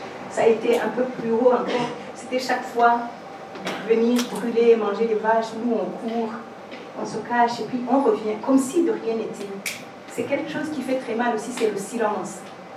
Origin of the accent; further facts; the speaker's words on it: Rwanda; born there; Je suis née en 1958 au Rwanda.